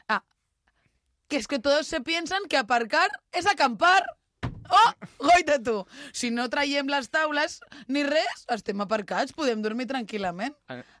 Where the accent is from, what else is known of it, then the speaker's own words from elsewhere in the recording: Catalonia, Spain; soc del Garraf